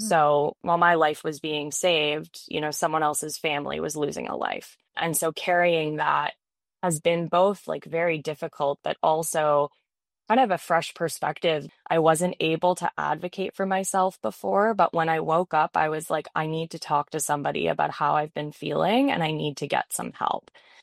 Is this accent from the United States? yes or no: no; Toronto, Ontario, Canada; I grew up in Toronto.